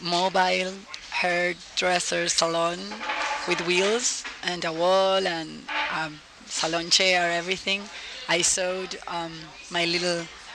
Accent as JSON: {"language": "English", "region": "Buenos Aires", "country": "Argentina", "tie": "born or raised there", "moved": "as an adult", "lives_now": "Miami, United States", "said": "I was raised in Buenos Aires. I arrived to Miami by kind of coincidence for personal matters 4 years ago"}